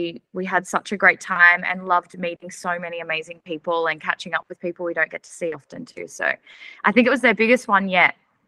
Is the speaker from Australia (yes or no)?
yes; Gold Coast, Queensland, Australia; I am from the Gold Coast and I'm the director of Dynamite Studios